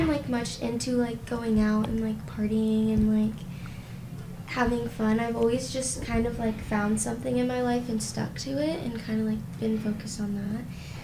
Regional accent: New Jersey, United States; moved away as an adult; now in Los Angeles, United States; I actually lived my entire life in New Jersey, and it's super boring.

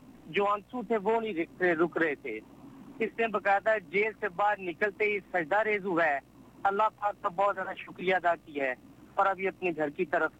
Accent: Pakistan; پاکستان میرا وطن ہے, میں محبت وطنی ہوں

